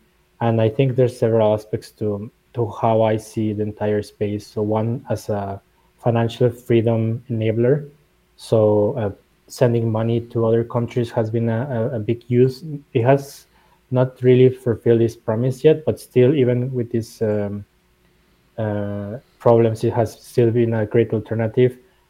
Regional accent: Mexico; English is a second language; I'm originally from Mexico.

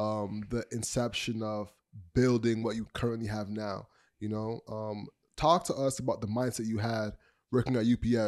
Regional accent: Malvern, Ontario, Canada; I was raised in Malvern and then went to boarding school in Oshawa.

